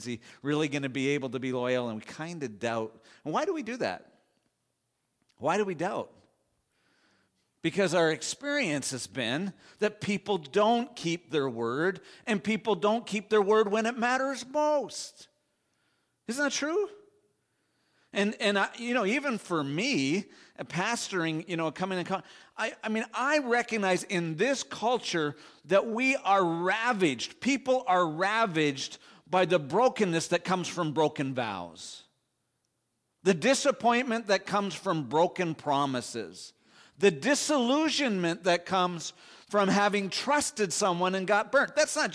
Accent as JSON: {"language": "English", "country": "Canada", "said": "being Canadian, you're sort of obligated to at least take a look at it."}